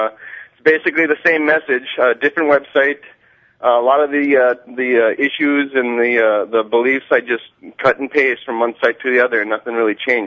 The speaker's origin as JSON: {"language": "English", "town": "Superior", "country": "United States", "tie": "born or raised there", "said": "I'm from Superior. I'm 46, single, never married, no kids. Went to school, grew up here, went to high school here, graduated college 1990"}